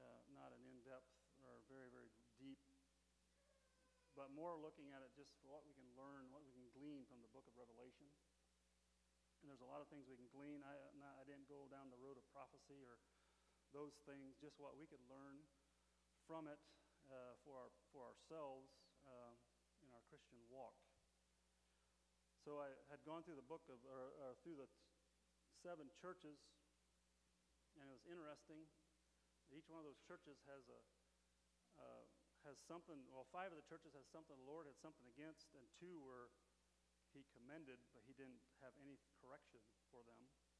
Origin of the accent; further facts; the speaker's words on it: Indiana, United States; we have four sons. We're from Indiana there, Allen County.